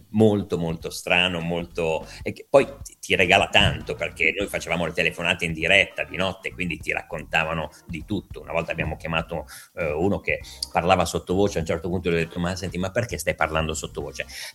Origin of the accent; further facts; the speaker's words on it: Milan, Lombardy, Italy; born there; io sono nato a Milano di origine toscana